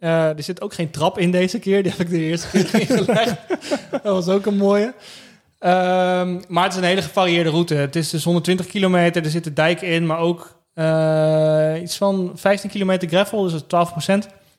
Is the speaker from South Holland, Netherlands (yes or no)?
yes; South Holland, Netherlands; ik kom uit de hoek van Rotterdam, dus ik rijd gewoon naar Arnhem, dat is voor mij het makkelijkste.